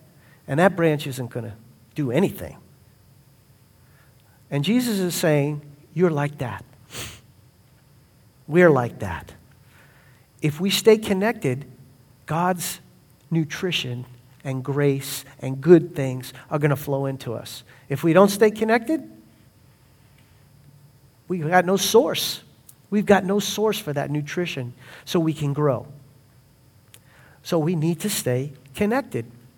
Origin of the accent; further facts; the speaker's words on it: Brooklyn, New York, United States; when I was a child, a long time ago, growing up in Brooklyn, Sunday was a Sabbath day.